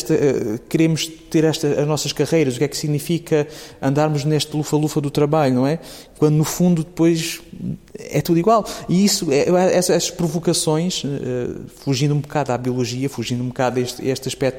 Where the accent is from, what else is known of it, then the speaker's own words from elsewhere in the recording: Évora, Portugal; eu sou do Alentejo de Évora, não é?